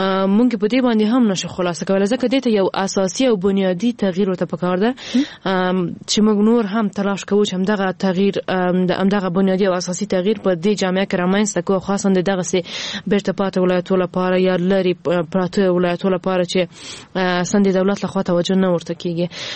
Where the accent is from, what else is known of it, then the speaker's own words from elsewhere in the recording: Ghazni, Afghanistan; ما په خپل ولایت کې چې زه هم د غزنی یم